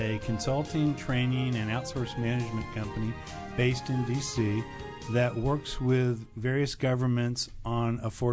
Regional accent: Dallas, Texas, United States; I grew up in Dallas, Texas.

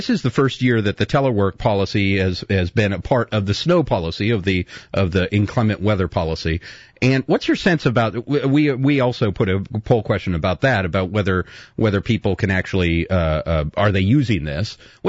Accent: New Hampshire, United States; moved away as an adult; I moved down here from New Hampshire, and there was I was at the market, and people were racing around

